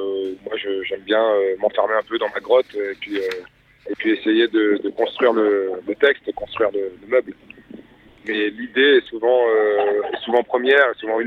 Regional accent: Réunion; born there; Je suis né à La Réunion, mais deux parents qui sont pas nés. Donc j'avais les deux cultures, j'ai les deux cultures en moi.

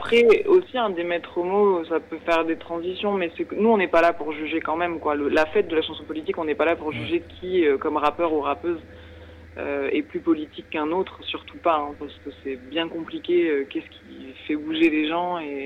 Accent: Île-de-France, France; Je dis notre parce que moi j'ai grandi en Seine-Saint-Denis.

